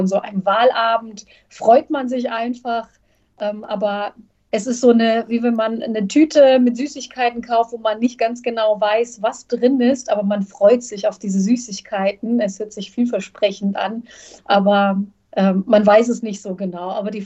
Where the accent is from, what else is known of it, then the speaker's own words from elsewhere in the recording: Sarajevo, Federation of Bosnia and Herzegovina, Bosnia & Herzegovina; moved away; zurück nach Sarajevo kehren, meine Geburtsstadt und auch die Stadt, wo ich meine Kindheit verbracht habe, wo ich mich sehr wohl gefühlt habe